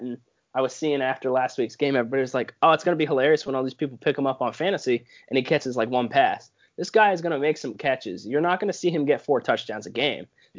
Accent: Pittsburgh, Pennsylvania, United States; Very much. I'm from Pittsburgh, so yeah.

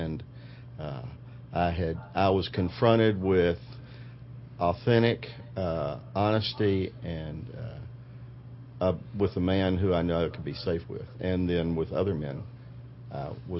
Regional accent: Montgomery, Alabama, United States; Well, I grew up in Montgomery, Alabama, Bible Belt, grew up going to church, only child, spoiled brat of a semi-affluent parents.

